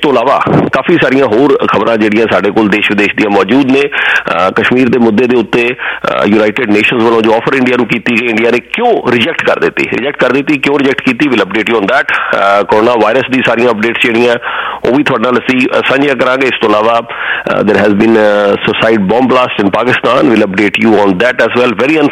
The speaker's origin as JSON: {"language": "Punjabi", "town": "Jalandhar", "region": "Punjab", "country": "India", "said": "ਮੈਂ ਤੇ ਉੱਥੋਂ ਜਲੰਧਰ ਤੋਂ ਹਾਂ, ਸਾਡੇ ਨਾਲ ਜਿਹੜੇ ਪਿੰਡ ਨੇ ਹੁਣ ਮਿੱਠਾਪੁਰ ਬਿਲਕੁਲ ਸਾਡੇ ਨਾਲ ਜਿੱਥੇ ਮੈਂ ਰਹਿੰਦਾ ਸੀਗਾ, ਅਰਬਨ ਸਟੇਟ"}